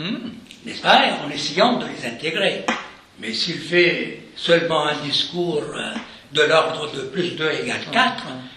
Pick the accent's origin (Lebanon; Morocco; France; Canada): Lebanon; Je ne vais pas commencer à faire des lapsus parce que je suis libanais.